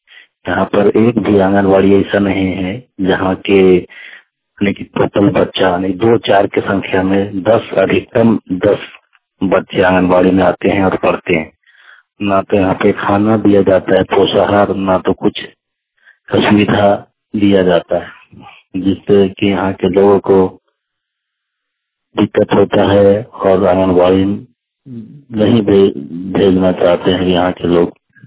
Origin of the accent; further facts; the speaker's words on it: Satgama, Jharkhand, India; घर वरियादी पोस्ट बासुदी थाना सतगामा जिला कोडरमा। हम सतगामा प्रखंड के रहने वाले हैं, कोडरमा जिला के सतगामा प्रखंड।